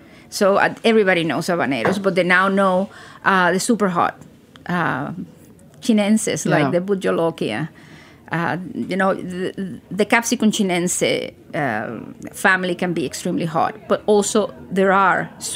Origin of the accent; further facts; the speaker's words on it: Cuba; I'm from Latin America, so I'm Cuban.